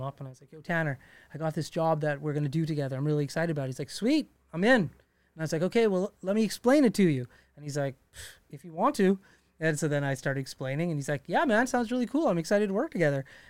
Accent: Alberta, Canada; Like, I grew up in Dickensfield and I moved there when I was 5 years old. And by 8, I was just walking around all of Dickensfield, going into Thickwood.

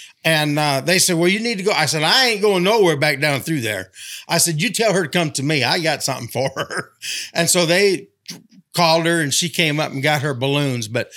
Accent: Michigan, United States; Well, I was from out of town, and I was not familiar. I'm from Michigan, okay?

